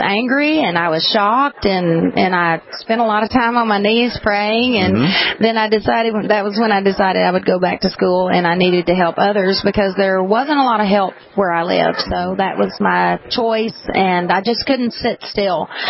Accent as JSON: {"language": "English", "region": "Arkansas", "country": "United States", "said": "I'm from South Arkansas, about 30 minutes from the Duck Dynasty boys."}